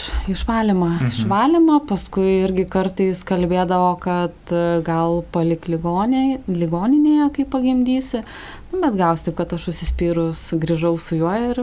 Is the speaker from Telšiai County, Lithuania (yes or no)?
no; Kaunas, Kaunas County, Lithuania; aš pati esu iš Kauno.